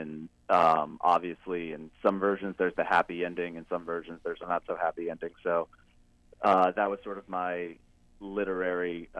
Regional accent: New England, United States; now in New York City, United States; But I'm a New Englander at heart.

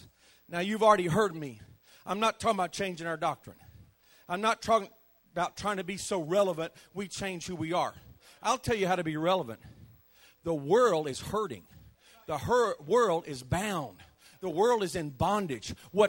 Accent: South Korea; I was raised as the son of home and foreign missionaries. I grew up in Korea.

